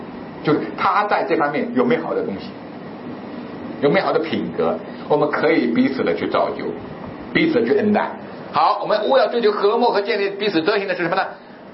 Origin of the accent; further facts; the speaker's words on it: Jiangsu, China; now in Guangdong, China; 因为在我老家是没有苦瓜的，在我们江苏是没有苦瓜的。我第一次来广东，第一次吃苦瓜